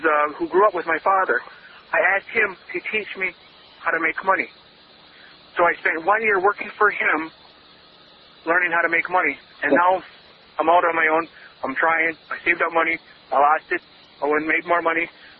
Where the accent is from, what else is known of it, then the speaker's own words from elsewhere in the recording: New York, United States; I'm an Indian on a reservation, so we trade amongst each other ever since I was little, we've always traded.